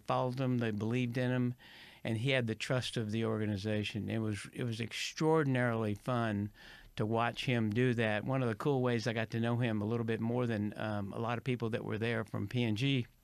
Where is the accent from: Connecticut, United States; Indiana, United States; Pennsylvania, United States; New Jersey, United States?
Indiana, United States; As a sports freak, when I was growing up in Indiana